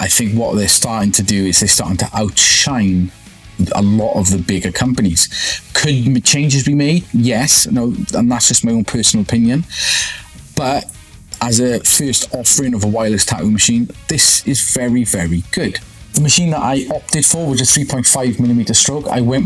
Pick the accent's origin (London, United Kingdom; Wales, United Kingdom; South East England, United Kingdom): Wales, United Kingdom; I'm not Spanish. I'm Welsh.